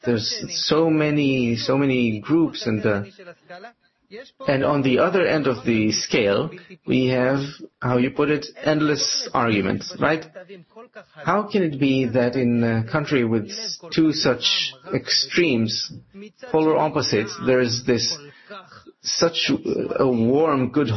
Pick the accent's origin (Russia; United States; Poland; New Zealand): Russia; You're from Tayman, Yemen. I'm from Russia.